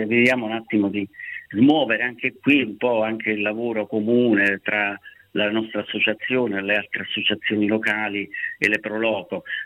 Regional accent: Trivento, Molise, Italy; Trivento, che è il mio paese.

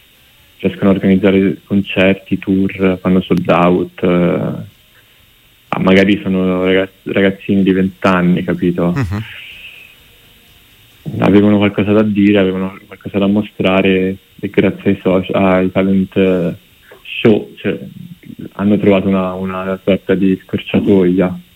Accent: Grosseto, Tuscany, Italy; also born or lived in Rome; now in Milan, Italy; nato a Roma, però mia madre è romana. Sono nato a Roma e ho vissuto più che altro però a Grosseto, anche se poi sono tornato a Roma per studiare 6 anni fa e poi ora sono a Milano, però sono da pochissimo.

